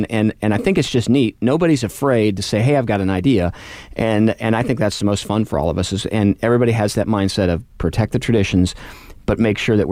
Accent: Indianapolis, Indiana, United States; You know, growing up in Indianapolis

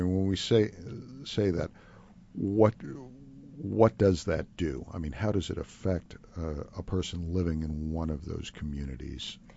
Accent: Cleveland, Ohio, United States; born there; It's interesting you mentioned Lake Erie, because I was born in Cleveland and remember being there when the river would catch on fire periodically.

